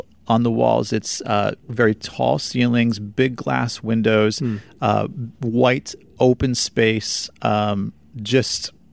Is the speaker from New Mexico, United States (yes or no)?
no; South Dakota, United States; now in Branson, United States; So when I started, I'm originally from South Dakota. Very, very isolated.